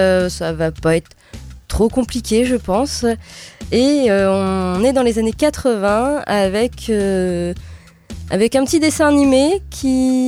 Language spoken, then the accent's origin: French; France; particulièrement chez nous, en France